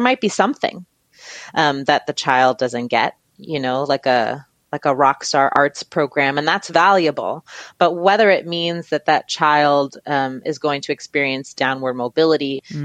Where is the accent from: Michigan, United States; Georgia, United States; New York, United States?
New York, United States; Brooklyn; I grew up in Fort Greene, Brooklyn.